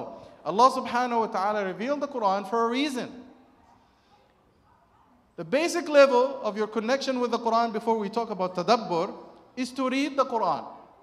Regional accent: Egypt; I'll be picking on Egyptians because I'm from Egypt, right? So if you go to my village in Egypt

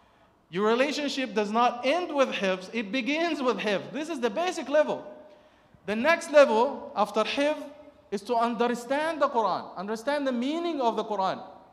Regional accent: Egypt; I'll be picking on Egyptians because I'm from Egypt, right? So if you go to my village in Egypt

